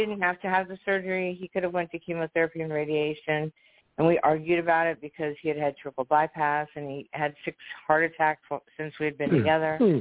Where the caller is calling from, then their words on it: Fort Walton Beach, Florida, United States; Fort Walton Beach, Florida.